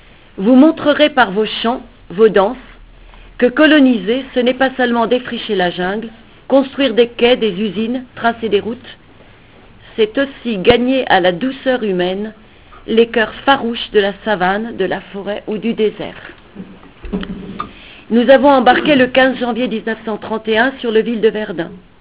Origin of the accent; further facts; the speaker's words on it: Canala, New Caledonia; born there; je suis née à Canala, mais les hasards de la vie m'ont fait découvrir les hautes vallées de la Yenguéné, et c'est là que sont les miens, aujourd'hui.